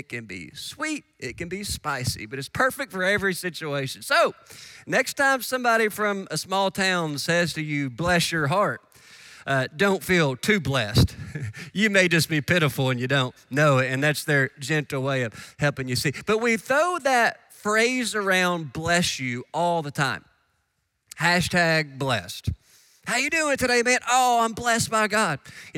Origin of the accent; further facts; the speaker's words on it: Kentucky, United States; the biggest point of conversation every year in my hometown is this year, who is going to be crowned Miss Piggy at the Trigg County Country Ham Festival?